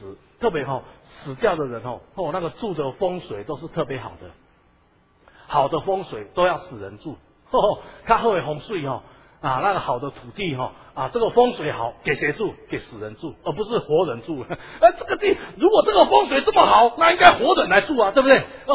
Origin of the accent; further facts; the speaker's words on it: Taiwan; 我常常就觉得我们台湾人真的有一点悲哀。